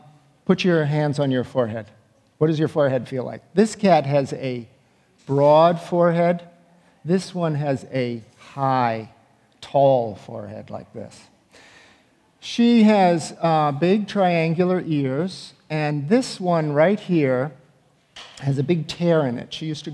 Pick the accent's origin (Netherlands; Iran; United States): United States; Chicago, Illinois; now in New York City, United States; Who thinks I grew up in London? I grew up in Chicago.